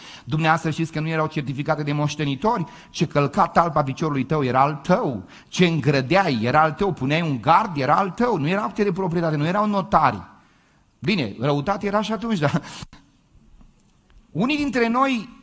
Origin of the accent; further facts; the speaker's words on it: Moldavia, Romania; Eu sunt din provincial, vin din Moldova.